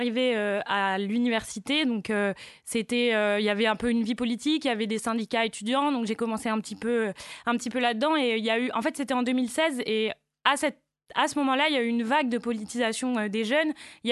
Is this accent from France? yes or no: yes; Orléans, Centre-Val de Loire, France; Bah, j'ai grandi à Orléans-la-Source. Donc dans les quartiers un peu populaires, mais en pavillon.